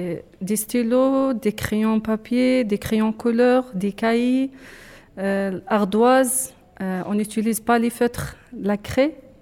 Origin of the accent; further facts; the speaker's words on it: Khenchela, Khenchela Province, Algeria; moved away as an adult; now in France; Quand j'étais petite, j'habitais en Algérie, à Kanchla, c'est au nord-est de l'Algérie. Je suis arrivée en 2016 en France.